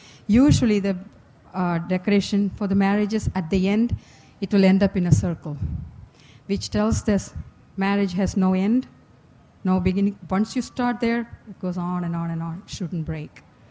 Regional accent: South India, India; In South India, I'm from South

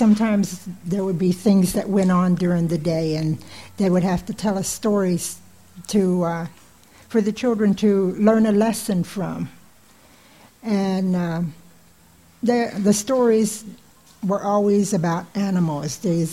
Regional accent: Hollywood, Florida, United States; I'm a Seminole from Hollywood, Florida. I come from the Panther Clan.

